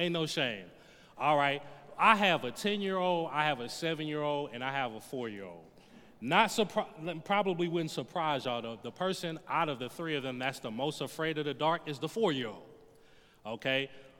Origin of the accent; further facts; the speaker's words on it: the South, United States; I mean, I'm from the South